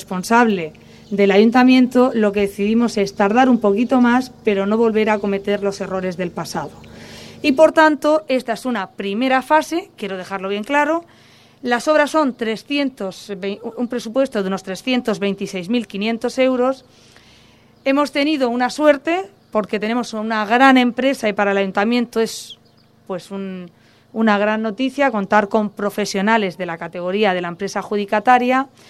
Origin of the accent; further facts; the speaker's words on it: Pozo Estrecho, Region of Murcia, Spain; no podemos permitirnos el lujo de no acertar en Pozo Estrecho, en mi pueblo.